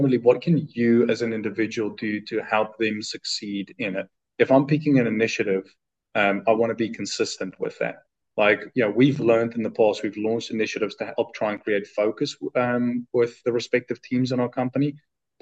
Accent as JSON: {"language": "English", "country": "South Africa", "tie": "born there", "said": "I was born in South Africa. My dad is, he came from a military background."}